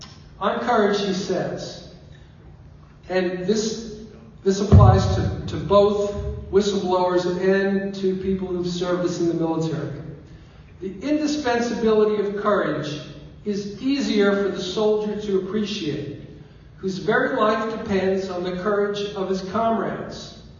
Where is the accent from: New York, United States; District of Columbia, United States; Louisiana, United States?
New York, United States; Queens; Well, I will tell you, I am from Queens, New York.